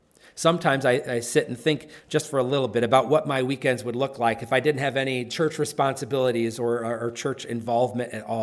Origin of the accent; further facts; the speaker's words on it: United States; As an American, I have freedom of speech